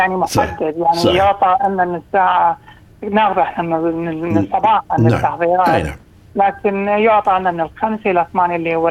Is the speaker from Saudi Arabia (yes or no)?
no; Iraq; now in Australia; إحنا بلدنا أستراليا أكيد. كل يعني انتماءاتنا العراقية والعربية ما ننساها ونفتخر بها